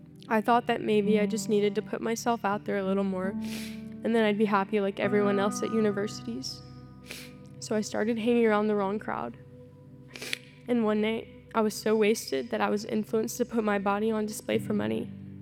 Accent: Houston, Texas, United States; born there; So I was born in Houston

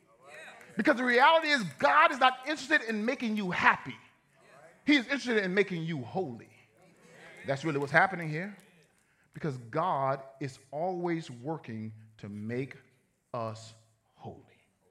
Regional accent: Ville Platte, Louisiana, United States; I came from Ville Platte, Louisiana. We French like that.

